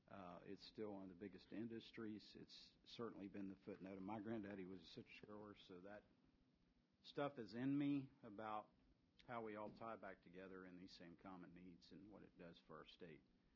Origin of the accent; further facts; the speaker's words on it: Florida, United States; from North Central Florida.